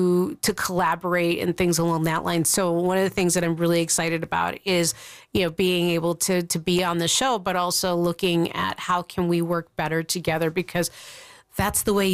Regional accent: Ireland; so he is Scottish and I am Irish and he's also German and I am also Slovakian.

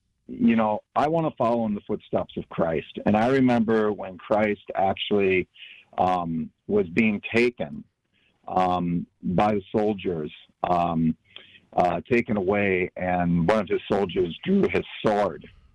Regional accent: Wisconsin, United States; So, sir, I grew up in Wisconsin, a small town of 2,000 people

